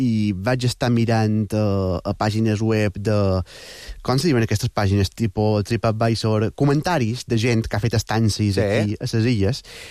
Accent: Sóller, Balearic Islands, Spain; aquí, en el ponent de Mallorca, concretament, va creuar la serra i va deixar unes quantes destrosses en el meu poble, Solla, concretament.

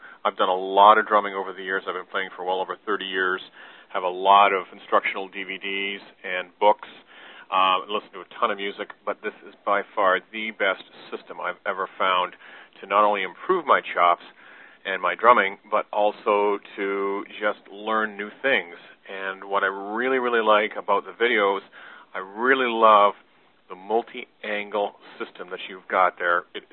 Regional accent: Freehold, New Jersey, United States; I'm from Freehold, New Jersey

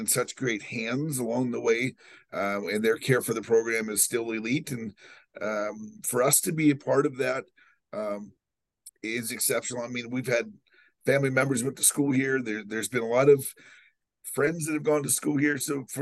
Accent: Eau Claire, Wisconsin, United States; also born or lived in Sioux City, Iowa; I grew up in Eau Claire, Wisconsin. That's 3 hours away. I had lived a significant amount of my life in Sioux City, Iowa.

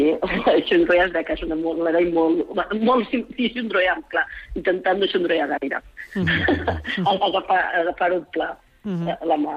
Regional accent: Sant Josep de sa Talaia, Balearic Islands, Spain; som de Sant Josep de Talaia, per tant, és 19 de març, és el nostre dia

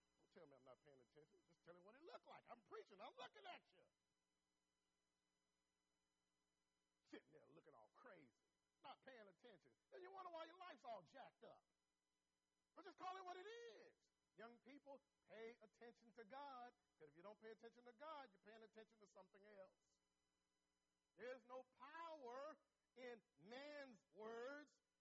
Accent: San Antonio, Texas, United States; And so it caused me to think about growing up in San Antonio, Texas.

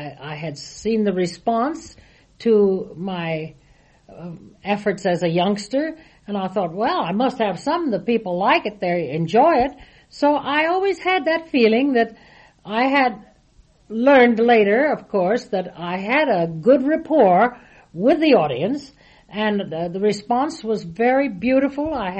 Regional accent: Washington, District of Columbia, United States; also born or lived in Virginia; now in New York, United States; Yes, I was born in Virginia and raised and schooled in Washington, D.C., and have lived in New York for 47, 48 years.

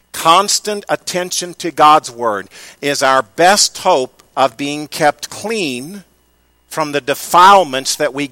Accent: Missouri, United States; Growing up in Missouri and getting married on February 5th, we got married the day after a blizzard.

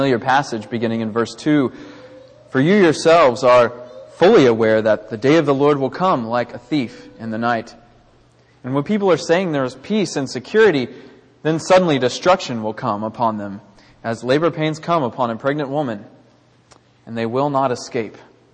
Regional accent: Baytown, Texas, United States; You know, a few years ago, when I was growing up in Baytown, our preacher went to across the street

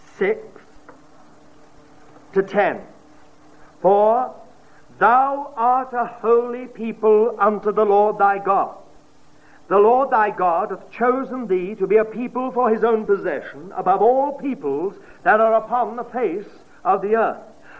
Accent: United Kingdom; I try not to be rude because I was brought up in Britain

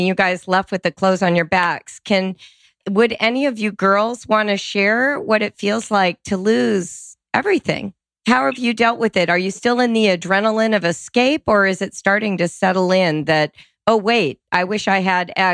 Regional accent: California, United States; born there; no, well, I'm a Californian by birth

